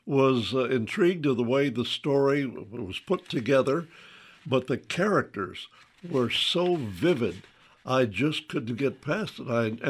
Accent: the South, United States; but as a Southerner, I'm always alert to racism.

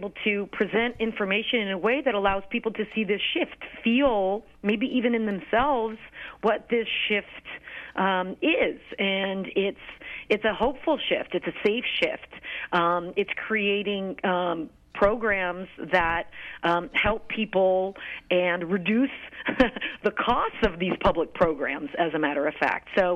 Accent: Santa Cruz, California, United States; I'm from Santa Cruz. Right here in Santa Cruz, we have these situations as well.

